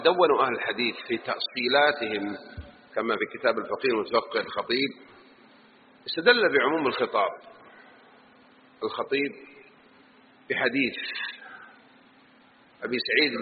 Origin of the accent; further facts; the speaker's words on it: Jeddah, Makkah Province, Saudi Arabia; طيب أنت شوف الآن السيارة اللي يسمونها عندنا بالحجاز بجدة